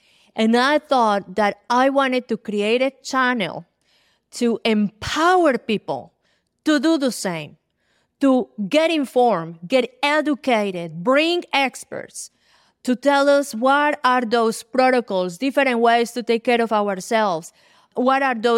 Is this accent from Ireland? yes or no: no; Colombia; now in United States; I'm from Colombia. I know coffee. My ancestors were always in the coffee industry. My father was the co-founder of the farmers' co-ops in the coffee industry in Colombia. I grew up with coffee.